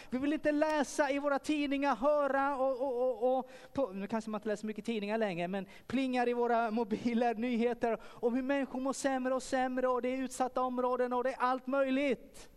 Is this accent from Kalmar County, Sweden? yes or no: yes; Kalmar, Kalmar County, Sweden; När jag växte upp, det är ju väldigt, väldigt länge sedan. Då var vi ute och sjöng och spelade. Jag var från Kalmar.